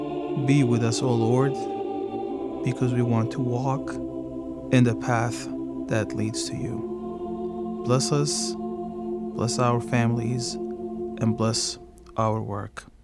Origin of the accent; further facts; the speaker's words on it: Kesab, Latakia Governorate, Syria; I love celebrating the Armenian Christmas. And when I was a kid, growing up in Kesab, which was predominantly an Armenian community, that day it felt so different.